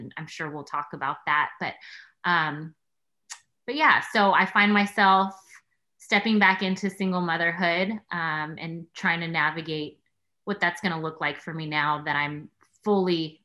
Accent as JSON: {"language": "English", "town": "Sacramento", "region": "California", "country": "United States", "tie": "born or raised there", "lives_now": "Sunnyvale, United States", "said": "So I was born and raised in Sacramento."}